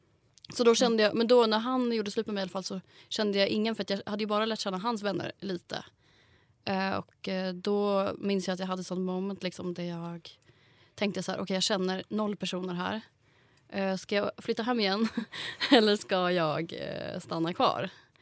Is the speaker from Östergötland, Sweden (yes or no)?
yes; Linköping, Östergötland, Sweden; Utanför, jag är född på en bondgård utanför Linköping.